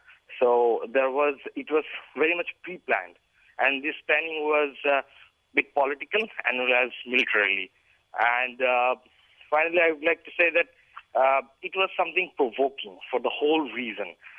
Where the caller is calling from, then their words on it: Dhaka, Dhaka Division, Bangladesh; I'm calling from Dhaka, Bangladesh.